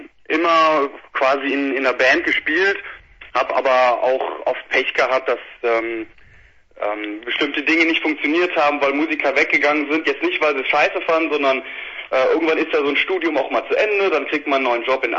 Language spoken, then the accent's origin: German; Cologne, North Rhine-Westphalia, Germany; Wir kommen aus Köln, jawohl.